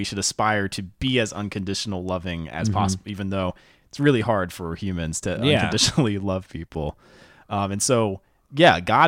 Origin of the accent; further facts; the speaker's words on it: North Carolina, United States; I told my parents before I left, because I'm from North Carolina, and I told them before I moved out here that I didn't believe in the faith.